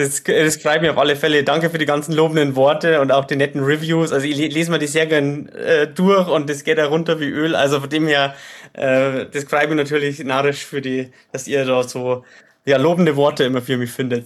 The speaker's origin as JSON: {"language": "German", "region": "Bavaria", "country": "Germany", "tie": "born or raised there"}